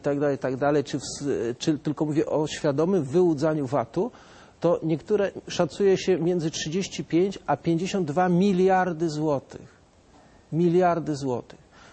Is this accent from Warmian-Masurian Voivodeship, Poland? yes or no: yes; Olsztyn, Warmian-Masurian Voivodeship, Poland; Olsztyn mam ciągle w głowie, to moje rodzinne miasto